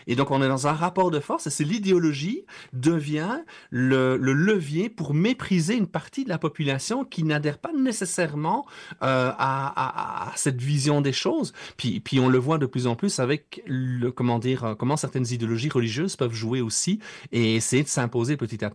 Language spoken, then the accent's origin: French; Liège, Wallonia, Belgium; je suis originaire de Liège en Belgique, c'est une province dans laquelle 30% des gens sont allemands.